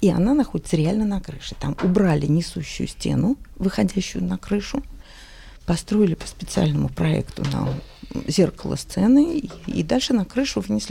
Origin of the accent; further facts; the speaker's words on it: Nizhny Novgorod, Nizhny Novgorod Oblast, Russia; Я из Нижнего Новгорода, я окончила Нижегородское театральное училище